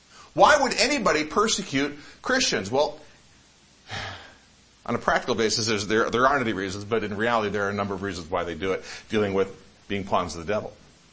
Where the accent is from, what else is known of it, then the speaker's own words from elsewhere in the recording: Michigan, United States; I grew up in Michigan.